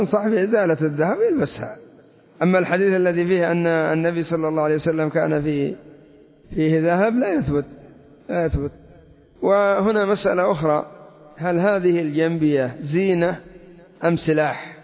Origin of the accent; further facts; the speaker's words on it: Yemen; سيما عندنا في اليمن